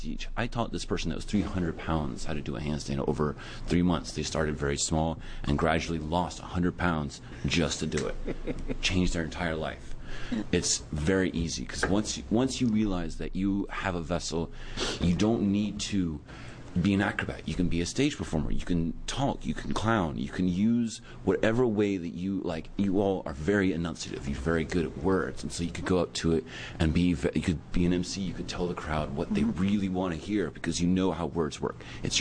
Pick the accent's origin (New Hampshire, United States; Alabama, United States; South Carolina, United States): South Carolina, United States; now in Portland, United States; I come from South Carolina. I've moved to Portland to start a new way of being. In South Carolina, I grew up in one of the poorest education systems